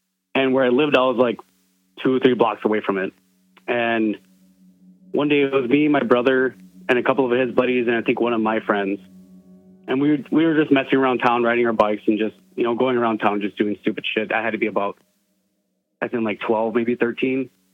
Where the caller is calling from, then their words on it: Stevens Point, Wisconsin, United States; I called last time. I'm from Stevens Point.